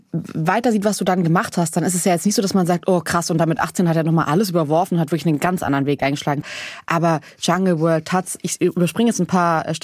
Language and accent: German; Southern Germany, Germany; ich komme auch aus Süddeutschland vom Land